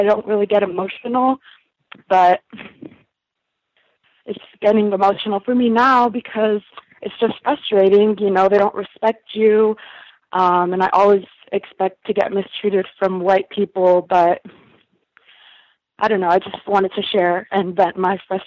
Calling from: Renton, Washington, United States; I'm calling from Renton, Washington, and I'm a caregiver

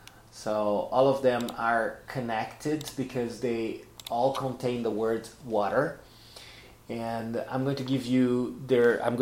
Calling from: Porto Alegre, Rio Grande do Sul, Brazil; English is a second language

